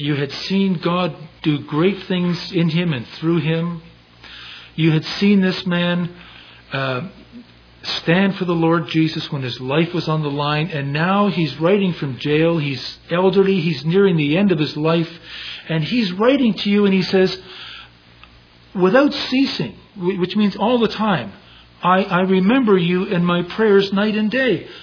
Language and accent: English; Toronto, Ontario, Canada; an elder in the assembly I was raised in Toronto.